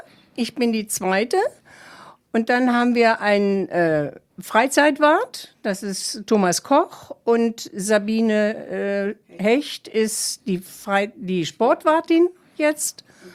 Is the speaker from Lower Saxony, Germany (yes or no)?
yes; Königslutter, Lower Saxony, Germany; now in Braunschweig, Germany; Also ich stamme ursprünglich aus Königslutter, da haben wir den TSV gehabt.